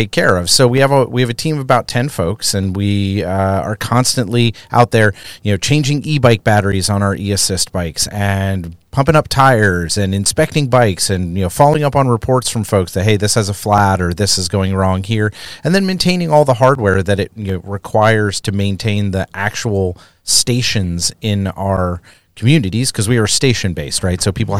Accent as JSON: {"language": "English", "region": "East Coast", "country": "United States", "tie": "born or raised there", "said": "I grew up on the East Coast, and transit is a different animal on the East Coast."}